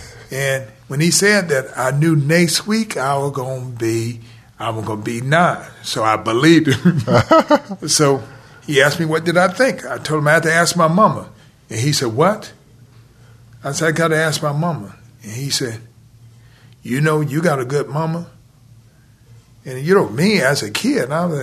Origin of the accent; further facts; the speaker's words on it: Atlanta, Georgia, United States; I grew up in Atlanta.